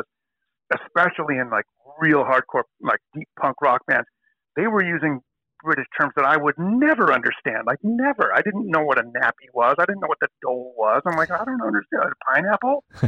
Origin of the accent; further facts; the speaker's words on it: Woodland Hills, California, United States; there were so few people from the Valley that it was, you know, people just said, what? Where are you from? Like, Woodland Hills.